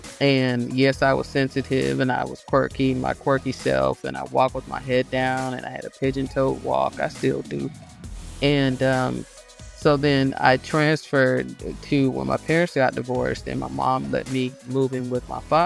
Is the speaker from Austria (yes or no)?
no; the South, United States; Now, I grew up in the South, and I went to high school in a predominantly white area, grew up always either in the military, on military basis, until I was in the fifth grade.